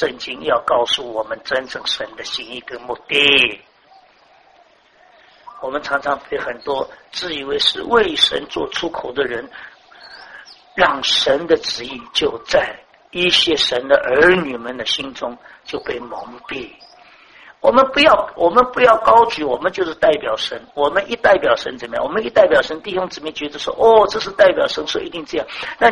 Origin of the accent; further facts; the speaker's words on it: China; 神让我做中国人，我也不能把我中国人丢掉。第二个，既然我信了耶稣，被世界上不信主人归类在这个基督教里面